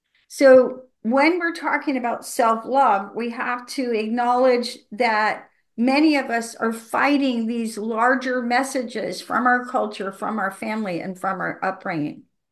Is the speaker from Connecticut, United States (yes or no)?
no; Savannah, Georgia, United States; I grew up in Savannah, Georgia, and I was headed to church.